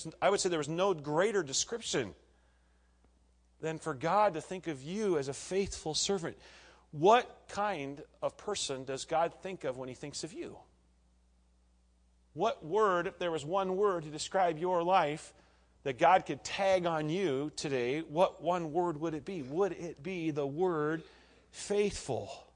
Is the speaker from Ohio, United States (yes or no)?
no; Nebraska, United States; also born or lived in Iowa; now in West Virginia, United States; When I was a kid growing up in Nebraska, we had fairly liberal rules, laws about fireworks. I don't know what it's like here in West Virginia, but I spent most of my ministry years in Iowa